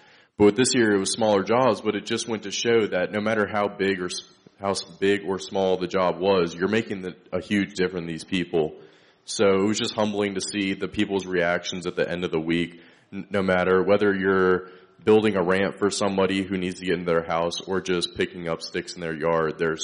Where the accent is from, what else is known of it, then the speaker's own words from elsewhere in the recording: Hollywood, California, United States; I'm from Hollywood.